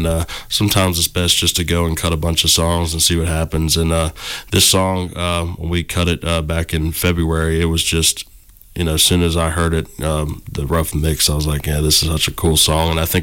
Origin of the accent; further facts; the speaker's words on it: Madison County, Virginia, United States; also born or lived in Charlottesville; I'm from Charlottesville, Virginia, but I grew up in Madison County, Virginia, which is about middle of the state.